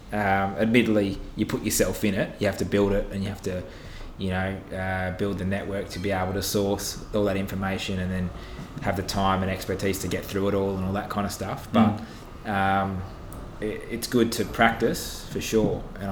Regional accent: Perth, Western Australia, Australia; Coincidentally, we're both from Perth.

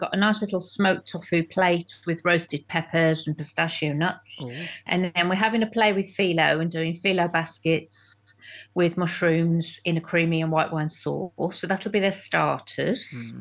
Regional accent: Wolverhampton, West Midlands, United Kingdom; growing up in Wolverhampton, you know, we had all different cultures

